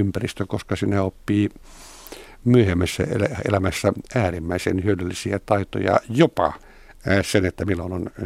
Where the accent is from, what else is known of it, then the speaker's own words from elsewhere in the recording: Kauhava, South Ostrobothnia, Finland; moved away as an adult; now in Helsinki, Finland; Kauhavalle 2-vuotiaana Satakunnasta. Sitten taas toisaalta synnyin Kauhavalla ja kävin siellä kouluun, niin kirjoitin ylioppilaaksi ja tulin Helsinkiin armeijan jälkeen